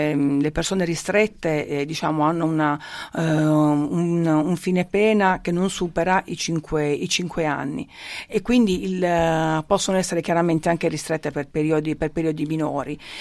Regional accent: Bari, Apulia, Italy; now in Trieste, Italy; nella mia città natale vivevo in prossimità dell'istituto penitenziario.

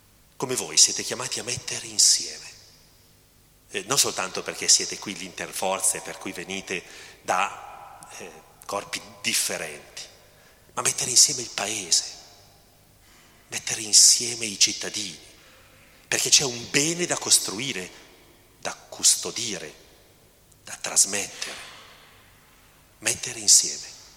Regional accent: Cremona, Lombardy, Italy; un prete che veniva dalla mia terra, da Cremona

